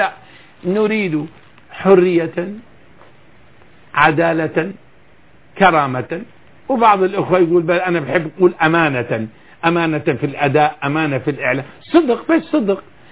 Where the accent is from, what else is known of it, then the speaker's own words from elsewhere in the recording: Hama, Hama Governorate, Syria; أنا لأنني حموي